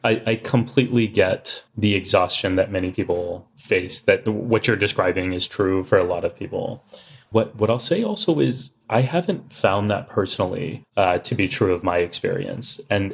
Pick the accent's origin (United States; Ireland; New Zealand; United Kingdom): United States; Texas; growing up in Texas as kids wearing turbans, my parents would say, "You're probably the only six that anyone will ever meet.